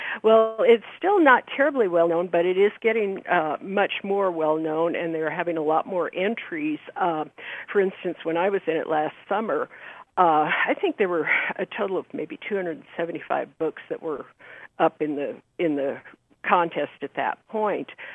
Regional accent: San Diego, California, United States; now in Montana, United States; Well, I was born in San Diego and lived there until 1988 and moved to Montana.

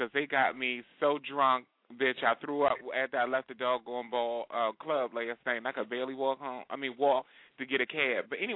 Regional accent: Baltimore, Maryland, United States; now in New York, United States; And I said, I'm from Baltimore. He was like, oh, okay. He said, so what are you doing here? I said, well, I live here in New York.

